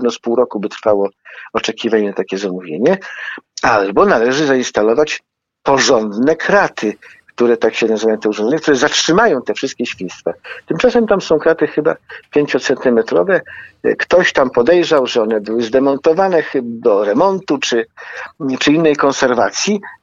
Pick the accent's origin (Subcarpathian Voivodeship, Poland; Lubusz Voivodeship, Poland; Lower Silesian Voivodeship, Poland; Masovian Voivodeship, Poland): Masovian Voivodeship, Poland; Warsaw; jestem warszawiakiem